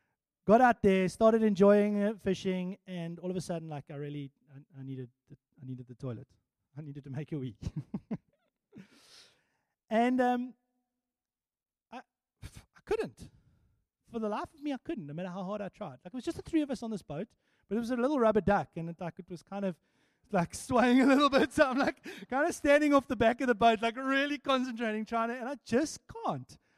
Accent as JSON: {"language": "English", "town": "Port Elizabeth", "region": "Eastern Cape", "country": "South Africa", "tie": "born or raised there", "said": "I was about 14 years old, 15 years old, and I love fishing, and I grew up in Port Elizabeth"}